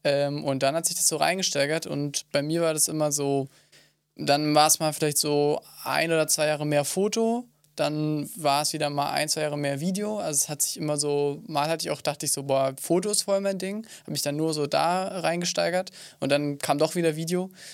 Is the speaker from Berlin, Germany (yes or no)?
yes; Berlin, Germany; ich komme ja eigentlich auch aus Berlin